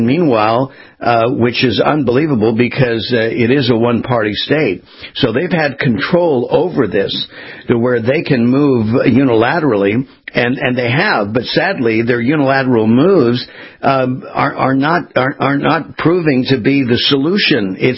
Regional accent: California, United States; having grown up and born and raised in California, we saw the cycle.

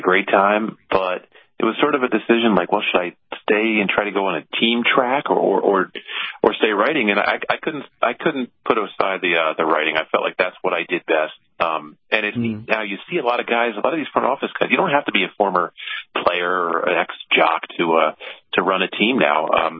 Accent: Pennsylvania, United States; I loved baseball growing up outside Philadelphia.

